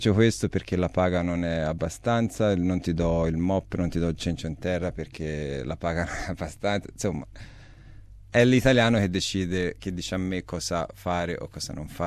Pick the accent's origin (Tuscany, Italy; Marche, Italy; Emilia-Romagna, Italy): Tuscany, Italy; Io sono naturale, sono italiano, sono toscano, maremmano